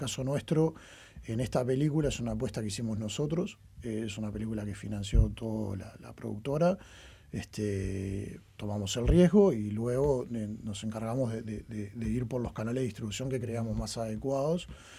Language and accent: Spanish; Uruguay; soy uruguayo y porque vivo acá